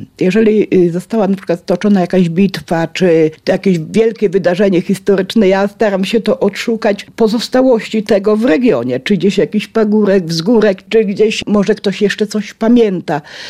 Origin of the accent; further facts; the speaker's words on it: Zabłocie, Lublin Voivodeship, Poland; Ja pochodzę z Zabłocia nad Bugiem